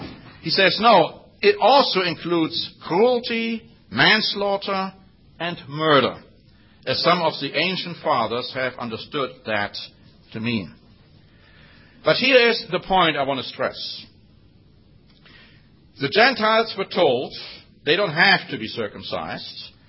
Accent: Germany; English is a second language; growing up in Germany, I ate blood sausage. It's a delicacy in Germany, still until this day.

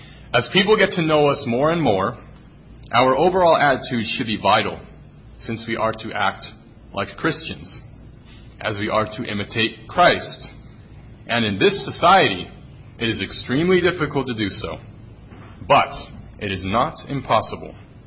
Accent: Germany; And they asked what team that was. And I said, oh, that was Germany.

